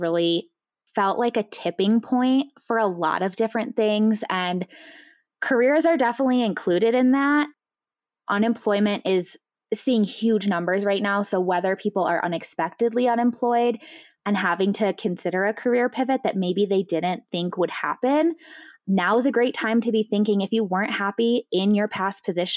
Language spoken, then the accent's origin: English; Illinois, United States; moved away as an adult; I'm originally from Illinois and I moved out to Utah fairly soon after I graduated